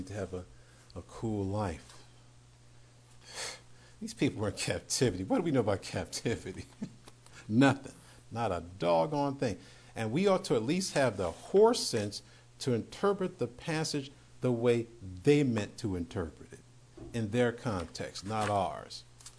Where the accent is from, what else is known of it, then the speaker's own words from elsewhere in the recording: New York, United States; born there; I was born in New York, so there is a built-in cynicism and distrust of people automatically.